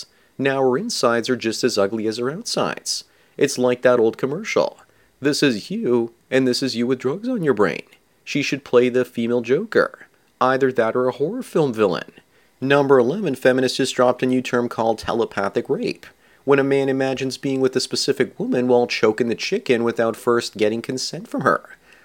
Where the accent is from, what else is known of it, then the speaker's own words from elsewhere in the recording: Belgrade, Serbia; now in Canada; I remember Belgrade looking like that in the 1980s, when I was a kid over there.